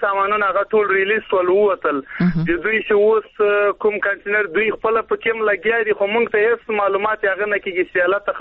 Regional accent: Afghanistan; now in Pakistan; په پاکستان کې موږ مېشت افغانان یو د مهاجرت ځوان

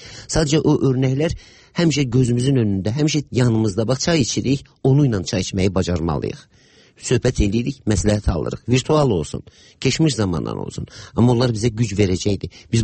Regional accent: Baku, Azerbaijan; Və mən çox uşaq yaşlarından Bakıda böyümüşəm.

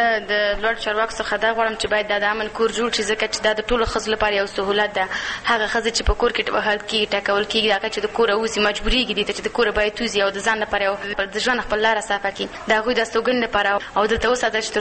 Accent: Kunar, Afghanistan; د کونړ ولایت یو تن کې اوسیدونکی.

